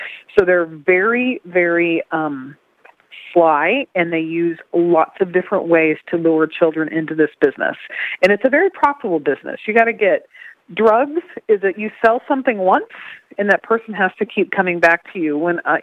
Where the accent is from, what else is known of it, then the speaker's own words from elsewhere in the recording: Florida, United States; And in my home state, Florida, we have the third highest number of calls to the National Trafficking Hotline.